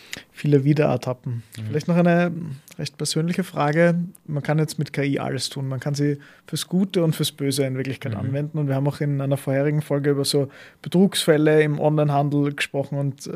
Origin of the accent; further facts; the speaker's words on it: Lower Austria, Austria; bin selber Niederösterreicher.